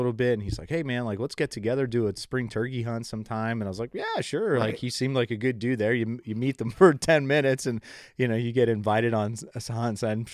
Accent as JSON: {"language": "English", "region": "Pennsylvania", "country": "United States", "tie": "born or raised there", "said": "I said, oh, 570. That's where I grew up."}